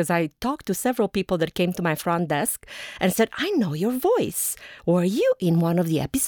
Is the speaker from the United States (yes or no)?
no; Romania; English is a second language; I came from Romania.